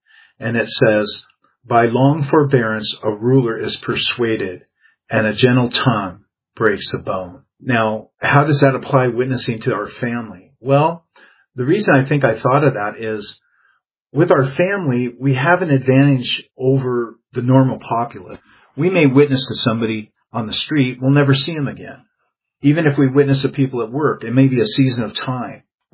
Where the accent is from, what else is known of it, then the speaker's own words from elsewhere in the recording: Seattle, Washington, United States; now in California, United States; Several years ago, I went back to my hometown in the Seattle area, and I had an opportunity to spend time with my family.